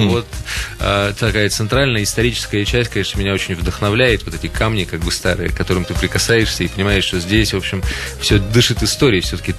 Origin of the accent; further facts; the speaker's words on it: Udmurtia, Russia; moved away as an adult; now in Perm, Russia; Я из Удмуртии. Родом из Удмуртии. В общем, я не издалека, но тем не менее в Перми я до 89 года вообще ни разу не бывал.